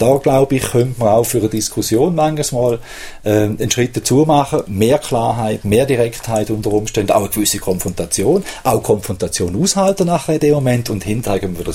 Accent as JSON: {"language": "German", "country": "Germany", "said": "ist, dass die Schweizer einfach gewöhnt gewesen sind, am Tisch jeden Ausrede zu lassen. Ja? Und ich als Deutscher habe dazwischen geredet."}